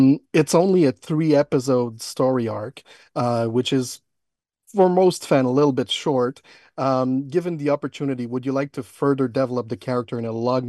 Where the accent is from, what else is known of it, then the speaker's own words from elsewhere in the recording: Montreal, Quebec, Canada; in Montreal, Canada.